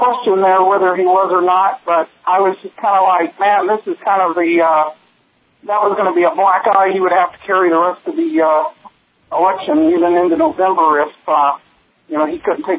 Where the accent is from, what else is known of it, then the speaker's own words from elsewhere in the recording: Utah, United States; All right, now you know my home state of Utah, right?